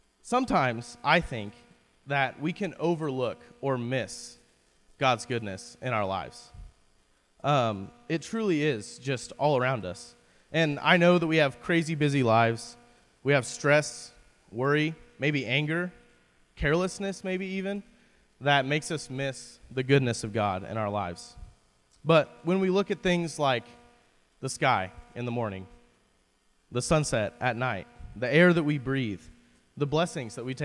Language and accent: English; Cimarron, United States; So I'm from Cimarron, as you guys know, and it's like 5.5 hours of driving.